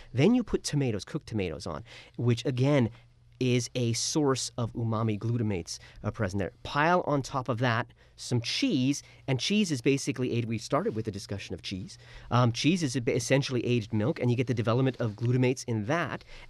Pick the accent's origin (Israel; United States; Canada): Canada; being a Canadian